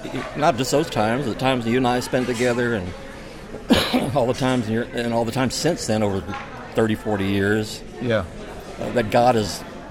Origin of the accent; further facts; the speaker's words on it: San Marcos, Texas, United States; I was born in San Marcos, Texas.